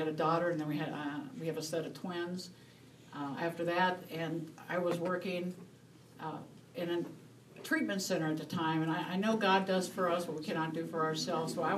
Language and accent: English; West Virginia, United States; We're from West Virginia, as my husband says, a bunch of hillbillies back there in West Virginia.